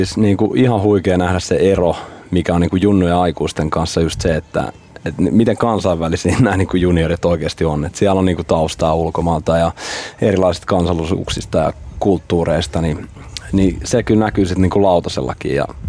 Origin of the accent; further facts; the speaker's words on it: Lahti, Päijät-Häme, Finland; mä oon Lahdesta kotoisin